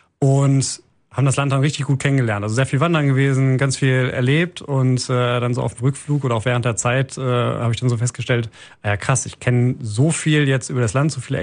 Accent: Wuppertal, North Rhine-Westphalia, Germany; Ich bin in Wuppertal aufgewachsen, in Beidenburg

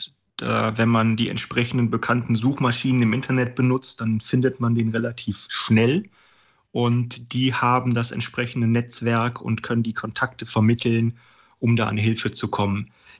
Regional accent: Hilden, North Rhine-Westphalia, Germany; born there; Also ich bin in Hilden geboren und dann mit dem Rettungswagen zur Kinderintensivstation nach Wuppertal transportiert worden.

